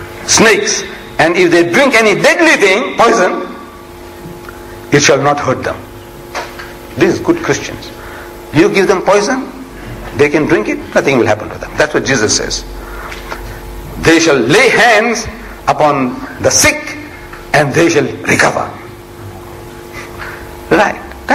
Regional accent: India; English is a second language; moved away; You see, I started all my English education with comics. When I came from India, comics. I was a comic king.

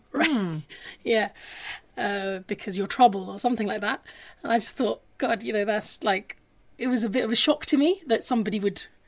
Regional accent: Hackney, London, United Kingdom; also born or lived in Finchley; because actually I grew up in Hackney before Finchley

